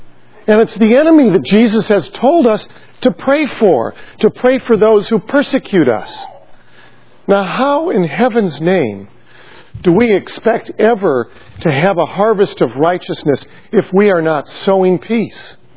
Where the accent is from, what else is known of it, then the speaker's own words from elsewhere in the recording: United States; I have this choice, it seems to me, that I can, as an American, simply feel carried along by the tide